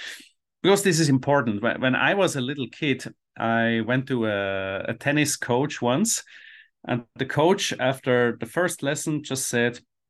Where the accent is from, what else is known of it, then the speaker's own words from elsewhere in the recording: Switzerland; that's one thing I really like about growing up in Switzerland is you go to the woods, you get dirty, you make a fire, you maybe cut yourself in the finger, you do some stupid stuff